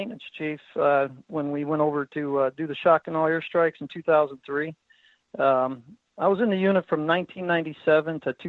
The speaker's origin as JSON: {"language": "English", "town": "Chicago", "region": "Illinois", "country": "United States", "said": "And for the record, yeah, I am from Chicago, the North Side."}